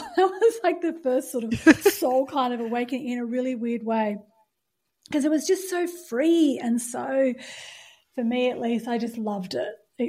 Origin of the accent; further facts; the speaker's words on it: Perth, Western Australia, Australia; growing up in Perth